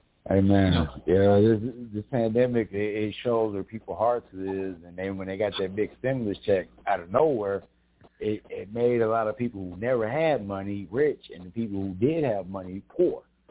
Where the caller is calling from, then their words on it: Mesa, Arizona, United States; I'm calling from sunny Mesa, Arizona.